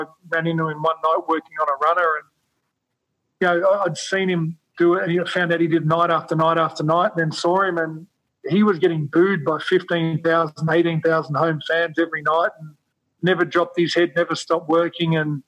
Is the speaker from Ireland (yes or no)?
no; Australia; moved away; back then when I said I came from Australia, people still thought that was further south in the United States.